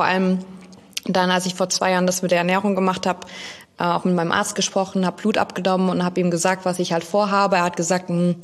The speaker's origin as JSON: {"language": "German", "town": "Schneckenhausen", "region": "Rhineland-Palatinate", "country": "Germany", "said": "Früher, ich komme ursprünglich aus Schneckenhausen."}